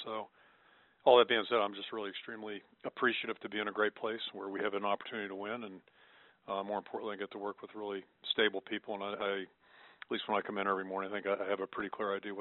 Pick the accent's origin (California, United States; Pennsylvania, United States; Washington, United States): Pennsylvania, United States; Pittsburgh; And growing up in Pittsburgh, you know, it feels very similar to what the Steelers have